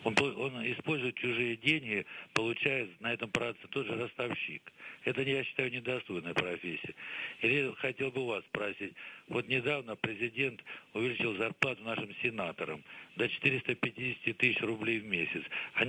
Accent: Belgorod Oblast, Russia; Я из Белгородской области.

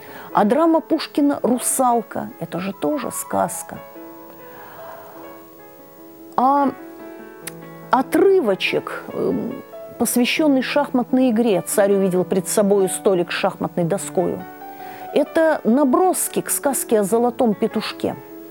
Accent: Arkhangelsk, Arkhangelsk Oblast, Russia; Вот я родом с Крайнего Севера, с Архангельска.

